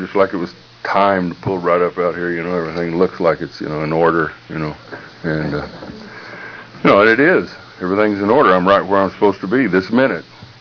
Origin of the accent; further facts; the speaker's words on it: Texas, United States; I'm from Texas, and that doesn't necessarily make you an alcoholic.